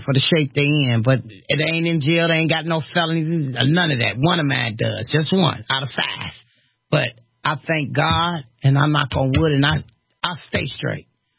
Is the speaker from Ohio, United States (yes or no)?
yes; Cleveland, Ohio, United States; I'm from Cleveland, you know, I'm trying to explain to the lady.